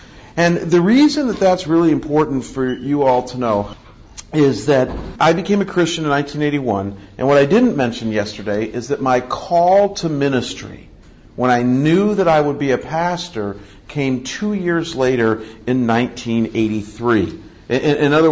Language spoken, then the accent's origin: English; Scottsdale, Arizona, United States; I'm from Scottsdale, Arizona. I am senior pastor at Scottsdale Bible Church.